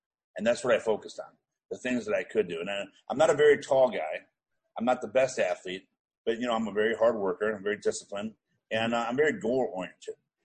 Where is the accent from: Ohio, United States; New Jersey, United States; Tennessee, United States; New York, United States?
Ohio, United States; Cleveland; Well, I grew up in Cleveland, Ohio, and I had an older brother that I was fairly close